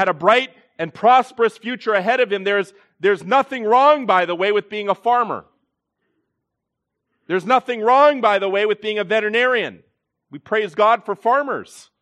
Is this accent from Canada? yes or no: yes; Welland, Ontario, Canada; thought I would be back in Welland, but here I am in Welland. The Lord providentially led me back to my hometown.